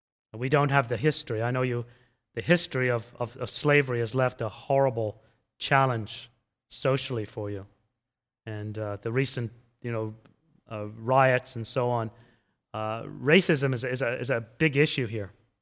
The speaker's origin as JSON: {"language": "English", "region": "England", "country": "United Kingdom", "tie": "born or raised there", "said": "I grew up in England as the son of an immigrant from the Middle East with black hair."}